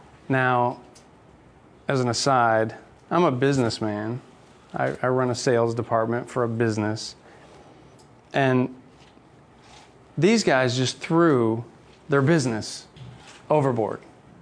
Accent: Michigan, United States; it was Janice's good friend whose roommate lived in my hometown at Michigan.

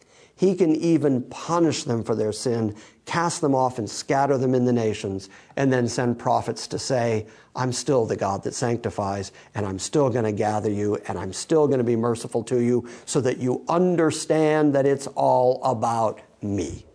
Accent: United States; I grew up in America, and even though I, you know, make my comments about how I grew up in the, you know, the Lutheran Church

